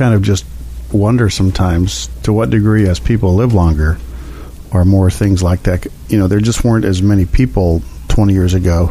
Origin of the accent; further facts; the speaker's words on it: Reedley, California, United States; thinking back to my own childhood growing up in Reedley, I don't know that I really ever heard of anybody turning 90.